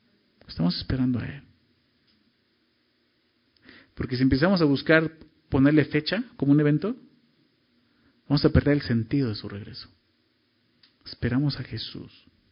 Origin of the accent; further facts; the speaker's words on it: Mexico; El último día, como buen mexicano, ¿no? Ya hasta el último, ¿no?